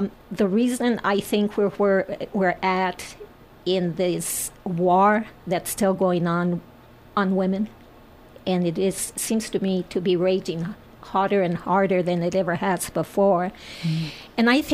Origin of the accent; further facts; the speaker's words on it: San Cristobal, New Mexico, United States; No, not at all. I grew up in San Cristobal where Jenny Vincent and Craig Vincent lived.